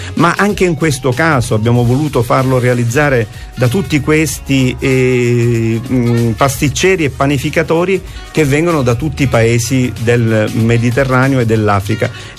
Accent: Sicily, Italy; la Sicilia, non solo perché siamo siciliani

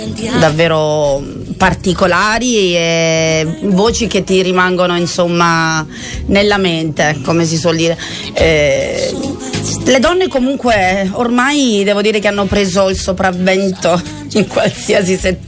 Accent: Tuscany, Italy; born there; io sono nata in Toscana, quindi la Toscana, l'Emilia Romagna sono un po' le regioni del ballo liscio, delle balere.

